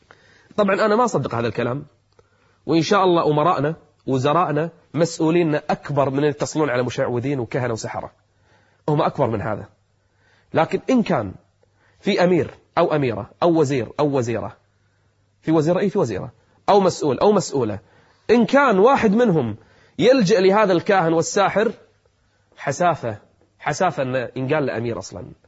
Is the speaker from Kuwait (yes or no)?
yes; Kuwait; أنا أدري في قنوات منعت، عندنا بالكويت في قناة منعت أيام الانتخابات